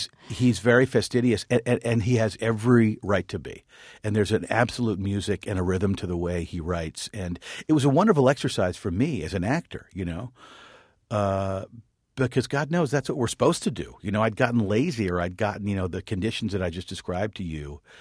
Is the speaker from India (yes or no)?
no; Washington, District of Columbia, United States; fortunately, my father was a career diplomat. I grew up in Washington.